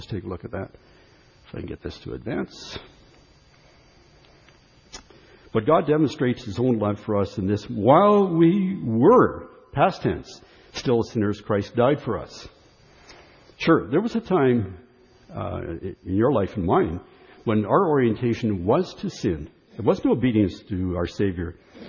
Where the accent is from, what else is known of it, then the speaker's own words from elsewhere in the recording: Canada; That's a right as a Canadian.